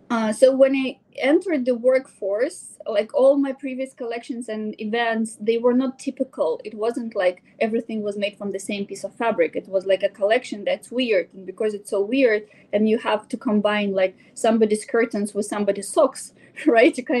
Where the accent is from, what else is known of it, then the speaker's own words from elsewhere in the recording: Kazakhstan; born there; English is a second language; I was born in Kazakhstan, so I guess there was like something from the Soviet Union where you're not supposed to be expressive